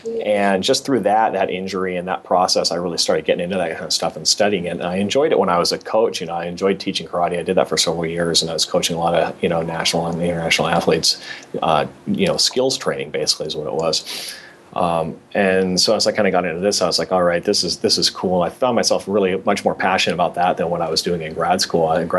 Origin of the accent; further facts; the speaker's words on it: Washington, United States; I'm originally from the Seattle area. I actually grew up a little north of Seattle area, a little bit more rurally up there.